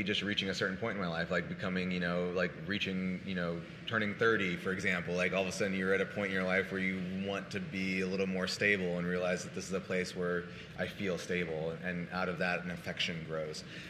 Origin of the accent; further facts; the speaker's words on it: Dallas, Texas, United States; And I was always sort of embarrassed to say I was from Dallas.